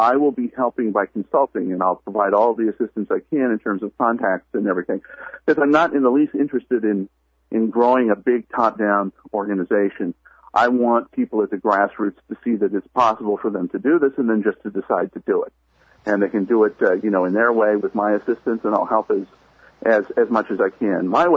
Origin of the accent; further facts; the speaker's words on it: Wyoming, United States; But I grew up in Wyoming. In fact, I dropped out of the high school that Dick Cheney graduated from, which looks wonderful on a resume.